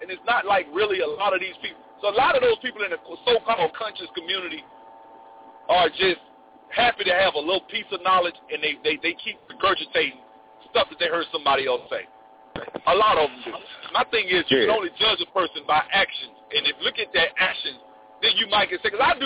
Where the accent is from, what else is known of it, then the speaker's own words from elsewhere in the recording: Montgomery, Alabama, United States; I feel that way profoundly because my people from Montgomery. I'm from Montgomery, Alabama.